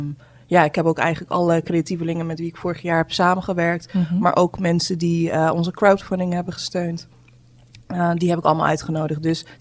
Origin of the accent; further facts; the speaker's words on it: Roosendaal, North Brabant, Netherlands; Nee, ik kom niet uit Amsterdam. Ja, iedereen denkt ook van... jij komt uit de Randstad. Dan zeg ik, nee, ik kom uit Roosendaal.